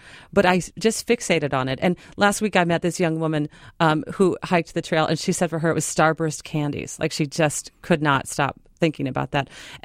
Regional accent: Minnesota, United States; born or raised there

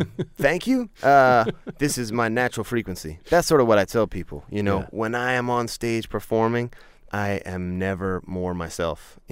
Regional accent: Baltimore, Maryland, United States; I grew up in Baltimore in a row house. I had a mom and a sister, great family.

